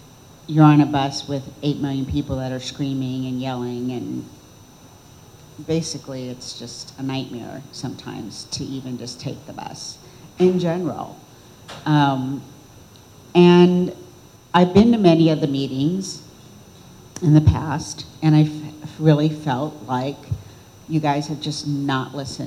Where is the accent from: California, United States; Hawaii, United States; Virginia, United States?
California, United States; Los Angeles; moved away; Hi, I'm originally from Los Angeles, so I come from the land of cars. But when I moved here 10 years ago, I lost my car and I never got another one.